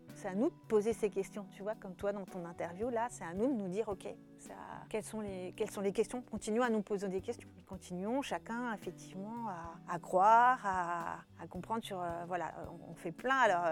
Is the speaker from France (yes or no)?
yes; France; En plus, on est français, alors du coup, on a un super esprit critique.